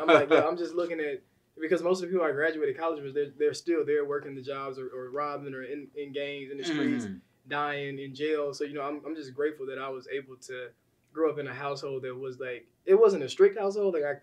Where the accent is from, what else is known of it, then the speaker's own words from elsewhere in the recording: Arkansas, United States; growing up in Arkansas wasn't easy or anything because I had a poor upbringing